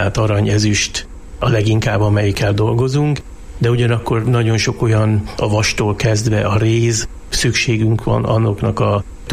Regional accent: Budapest, Hungary; now in Jászberény, Hungary; Én budapesti vagyok. 2002-ben költöztem Jászberénybe, de Budapesten folytattam a tanulmányaimat

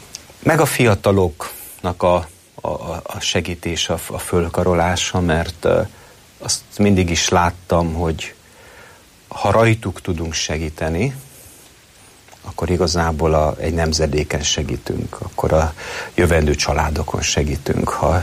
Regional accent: Căpleni, Satu Mare County, Romania; nem vagyok már fiatal. Szatmár megyében születtem, határ másik oldalán, Nagy Károly mellett, Kaplony nevű községben, egy ferences plébánia.

